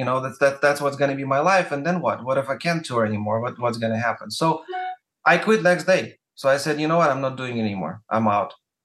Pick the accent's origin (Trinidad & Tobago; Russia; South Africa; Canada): Russia; moved away as an adult; now in Los Angeles, United States; I'm coming from Russia, which is cold already.